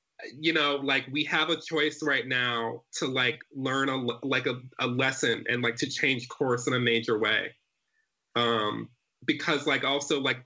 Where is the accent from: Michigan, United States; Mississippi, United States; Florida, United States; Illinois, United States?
Michigan, United States; Detroit; Detroit. I'm from Detroit.